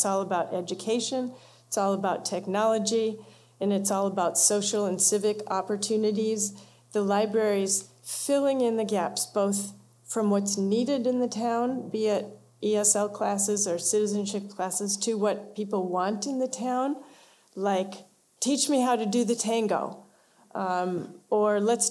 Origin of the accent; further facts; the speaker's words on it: Ohio, United States; Well, I grew up on Lake Erie in Ohio.